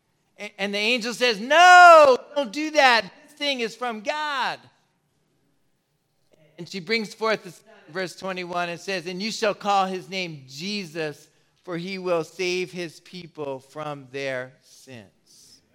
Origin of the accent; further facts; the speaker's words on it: Willingboro, New Jersey, United States; If I went to another country in the world and I said I'm from Willingboro, New Jersey, they would have no idea where I said.